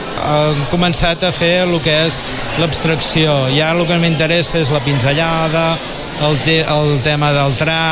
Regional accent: Calella, Catalonia, Spain; sóc de Calella

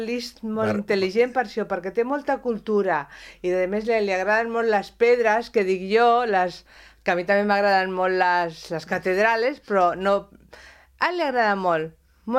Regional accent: Catalonia, Spain; also born or lived in Santander; jo vaig néixer a Santonya, a Santander, però tenia 2 anys i ja estava aquí, o sigui que jo sóc catalana.

